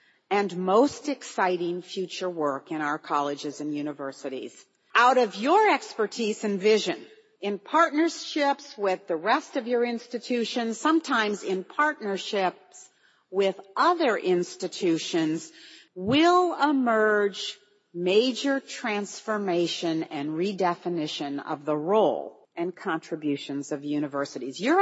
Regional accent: Minnesota, United States; I'm from Minnesota, and if you grow up in the Midwest, you grow up with jello.

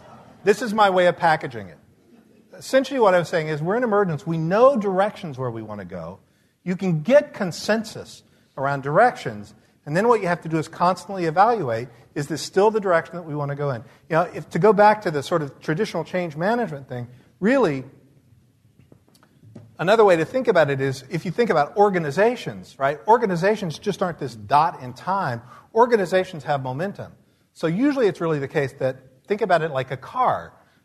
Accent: the South, United States; I grew up in the South, so that meant that after we finished banking, we went out for barbecue.

